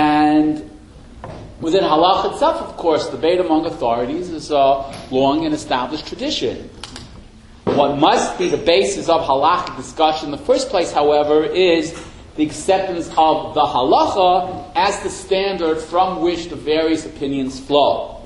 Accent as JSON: {"language": "English", "region": "New York", "country": "United States", "tie": "born or raised there", "also_born_or_lived": "Chicago", "said": "I was born in Chicago, and then I grew up in New York"}